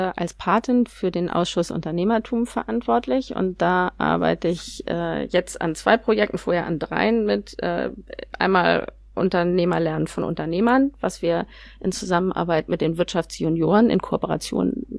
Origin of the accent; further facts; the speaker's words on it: Hamburg, Germany; Ich bin Hamburgerin.